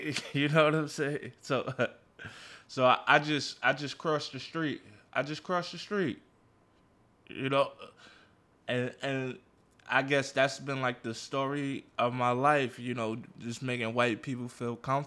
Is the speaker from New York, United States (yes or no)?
yes; New York, United States; Like, I'm born and raised in New York.